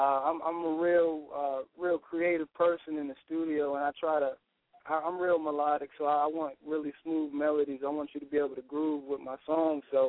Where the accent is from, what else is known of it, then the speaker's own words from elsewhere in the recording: Virginia, United States; also born or lived in Washington, D.C.; I was born in Northeast D.C., and just most of my life lived in Virginia, and just definitely putting on for Fredericksburg, Richmond, Virginia.